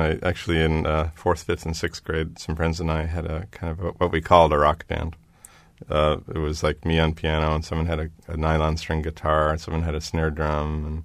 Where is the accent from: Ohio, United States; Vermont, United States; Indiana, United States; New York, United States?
Ohio, United States; Cincinnati; I grew up in Cincinnati, Ohio, and my family was not what you would call a musical family.